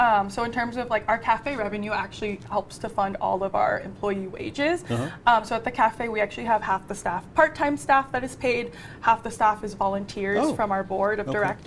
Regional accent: New Jersey, United States; now in Quincy, United States; I'm not originally from Quincy, but I do live in Quincy now.

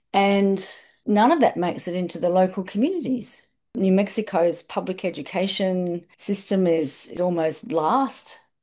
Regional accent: Australia; my home country of Australia

